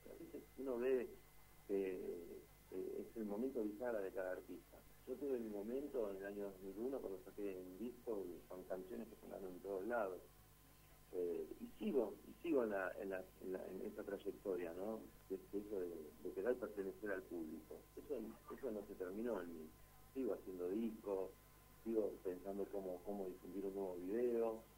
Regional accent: Moreno, Buenos Aires Province, Argentina; born there; now in Buenos Aires, Argentina; Yo, por ejemplo, vivo en Capital, en el centro, pero nací en Moreno, que es sobre el oeste de Gran Buenos Aires. Y me tuve que ir del barrio

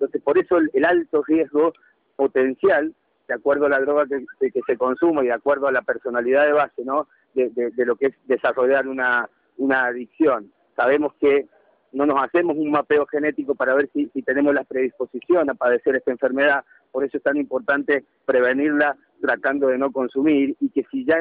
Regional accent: Argentina; moved away; also born or lived in Barcelona, Spain; Yo cuando me fui de la Argentina, es lo que vos decís, no se hablaba básicamente de este tema

